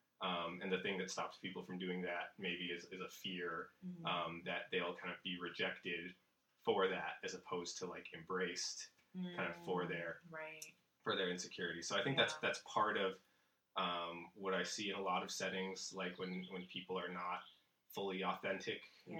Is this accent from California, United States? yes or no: yes; Palo Alto, California, United States; So I grew up in Palo Alto, went to, you know, Pali High, which is right across from Stanford.